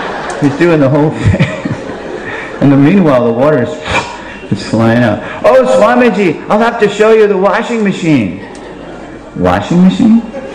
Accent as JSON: {"language": "English", "town": "Stamford", "region": "Connecticut", "country": "United States", "tie": "born or raised there", "said": "So growing up in America, I was born right near 22nd Avenue. I grew up in Stamford, Connecticut, which is about 35 miles up the coast."}